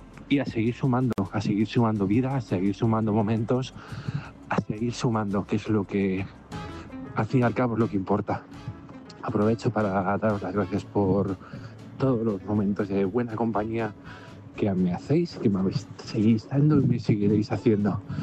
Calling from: Alcorcón, Community of Madrid, Spain; de Alcorcón.

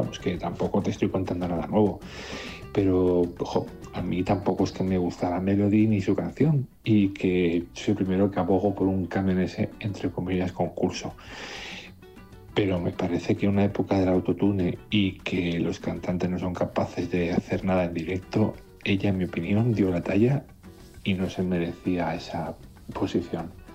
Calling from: Alcorcón, Community of Madrid, Spain; de Alcorcón.

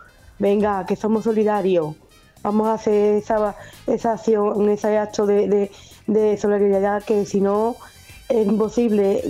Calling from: Utrera, Andalusia, Spain; de Utrera.

